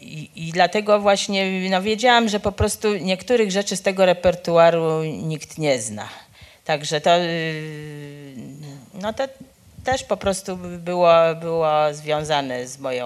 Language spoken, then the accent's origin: Polish; Warsaw, Masovian Voivodeship, Poland; born there; W Warszawie ja się urodziłam właściwie chyba w rok po tym, jak zamknięto szkołę żydowską, której nasza mama była kierowniczką.